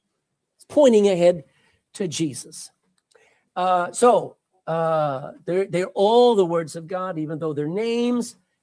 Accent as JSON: {"language": "English", "region": "Texas", "country": "United States", "said": "I think it gave me great, can I say, pride in being a Texan, because my family goes back to a time."}